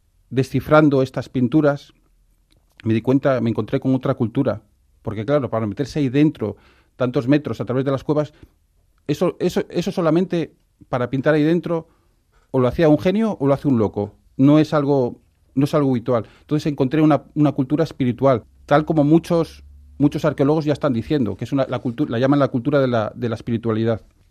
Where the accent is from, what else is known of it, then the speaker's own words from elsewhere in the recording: Torrelavega, Cantabria, Spain; Yo soy de Torlavega